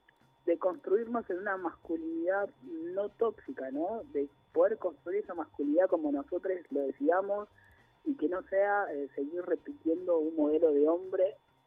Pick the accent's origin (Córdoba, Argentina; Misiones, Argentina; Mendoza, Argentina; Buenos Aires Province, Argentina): Córdoba, Argentina; yo soy de Córdoba